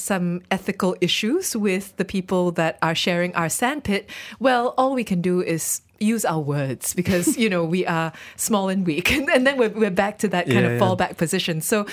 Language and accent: English; Malaysia; as a Malaysian.